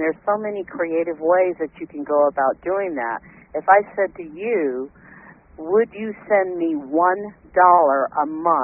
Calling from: Arizona, United States

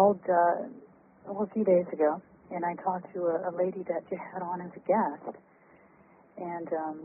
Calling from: Canada; I'm in Canada.

